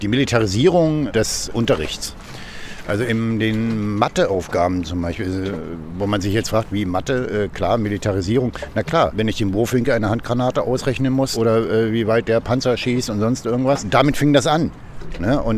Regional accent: Berlin, Germany; Da habe ich mich immer gefragt, so als Kind, so eine Scheiße, wieso bin ich eigentlich auf der Seite geboren?

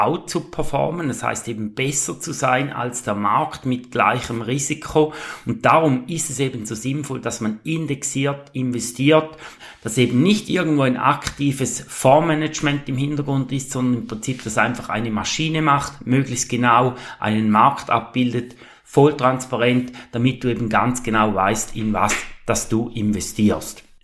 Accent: Switzerland

